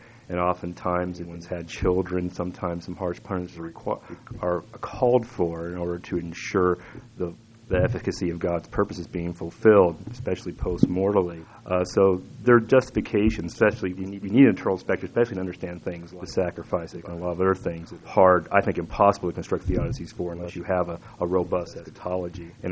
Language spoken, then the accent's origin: English; Midwest, United States; But I was raised in the Midwest, so let me tell you, it's different in a lot of other places.